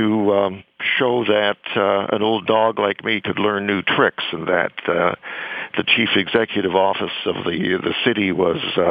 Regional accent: Canada; I'm a Canadian kid that grew up playing hockey.

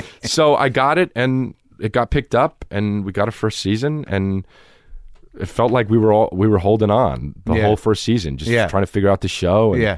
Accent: New Jersey, United States; And I was like, I'm from New Jersey.

